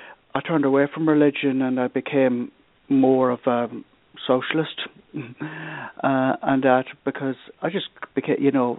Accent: Connacht, Ireland; I grew up in the Republic of Ireland in County Leitrim

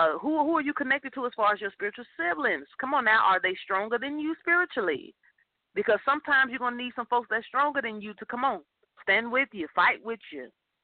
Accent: Chicago, Illinois, United States; you know, I'm from Chicago. I live the city life. I love the city life.

